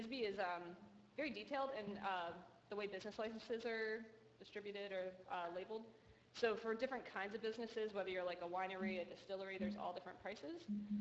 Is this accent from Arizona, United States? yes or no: yes; Tucson, Arizona, United States; like I'm from Tucson, you go to the police department, pay $15, get your fingerprints.